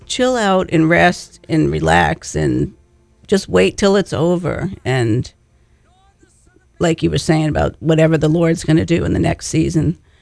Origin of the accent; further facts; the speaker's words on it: Massachusetts, United States; You know, even I grew up in Massachusetts, and I'm thinking about when the seasons would change up there, very noticeable.